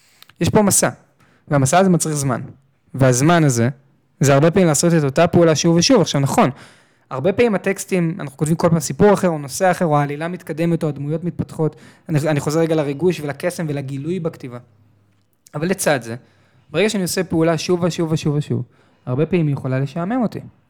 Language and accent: Hebrew; Tel Aviv, Tel Aviv District, Israel; גדלתי בתל אביב